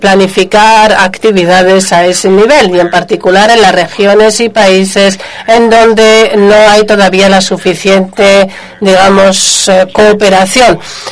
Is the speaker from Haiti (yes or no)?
no; Senegal; de Senegal.